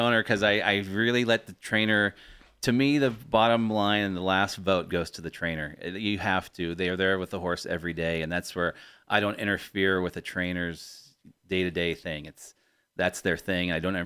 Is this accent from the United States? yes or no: no; England, United Kingdom; As an Englishman, you'd think, it's very common.